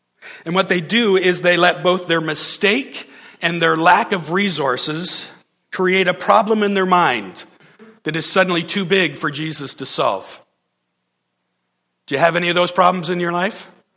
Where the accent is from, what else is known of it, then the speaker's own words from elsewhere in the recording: Ontario, Canada; I'm from Ontario and I'm a Maple Leafs fan.